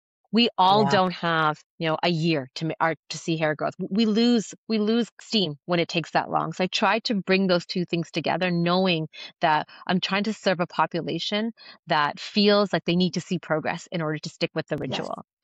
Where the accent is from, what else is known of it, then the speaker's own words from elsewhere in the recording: Canada; I'm Canadian, so we have a lot of cold weather up here